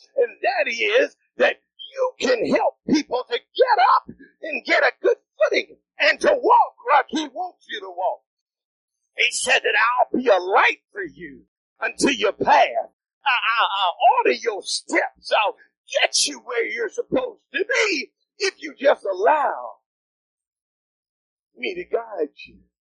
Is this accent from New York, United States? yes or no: yes; Syracuse, New York, United States; But I come from Syracuse, New York, where even old salt is good.